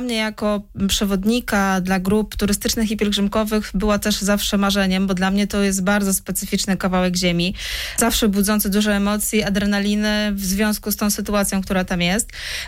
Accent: Świętokrzyskie Voivodeship, Poland; ja pochodzę z małej wioski 50 kilometrów od Kielc mniej więcej. To są okolice Staszowa

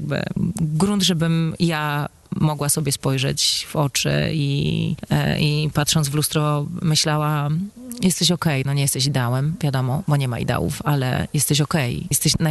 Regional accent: Mikołów, Silesian Voivodeship, Poland; Pochodzę z Mikołowa. Bardzo lubię to miasto. Nie jestem jakoś bardzo związana z samym Mikołowem. Po prostu jestem związana z moją małą ojczyzną, którą jest Śląsk.

